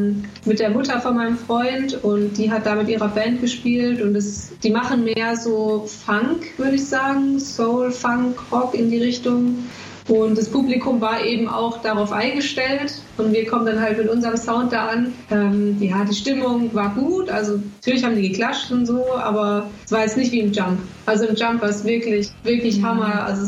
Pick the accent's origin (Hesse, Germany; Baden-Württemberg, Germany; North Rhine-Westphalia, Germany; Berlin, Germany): Baden-Württemberg, Germany; Sandhausen; Also ich komme aus Sandhausen